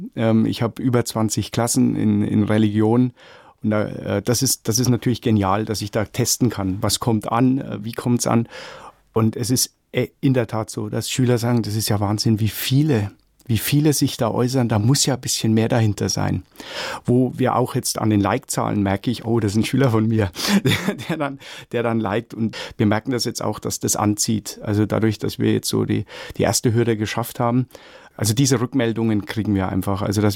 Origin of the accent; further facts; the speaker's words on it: Coburg, Bavaria, Germany; Ich bin in der Diaspora in Coburg groß geworden und habe einfach einen gelebten Glauben, auch mit jedem Sonntag in die Kirche, aber einen entspannten Glauben, der mich bis heute trägt.